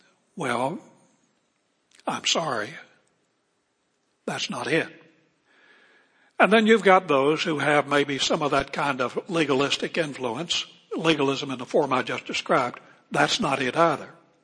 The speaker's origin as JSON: {"language": "English", "region": "West Virginia", "country": "United States", "tie": "born or raised there", "said": "And I grew up in West Virginia, which is not a southern state, but had a southern influence."}